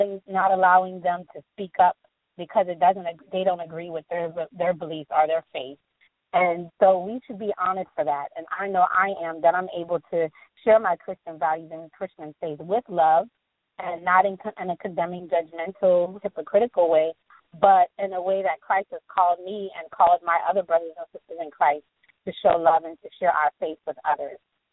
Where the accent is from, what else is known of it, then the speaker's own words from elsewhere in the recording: United States; I enjoy being an American. I love being American.